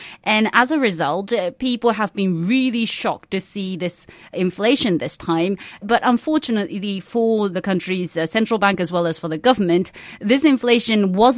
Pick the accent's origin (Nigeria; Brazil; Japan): Japan; So I grew up in Japan and I never remember anything becoming more expensive.